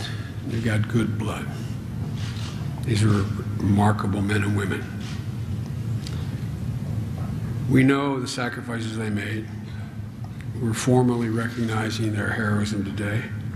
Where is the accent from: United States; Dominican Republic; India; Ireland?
Ireland; They think I do it because I'm Irish.